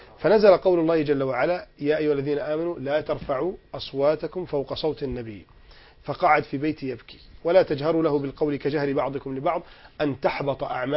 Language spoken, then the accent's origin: Arabic; Alexandria, Alexandria Governorate, Egypt; بنشوف الكورنيش عندنا في اسكندرية اللي بيحصل فيه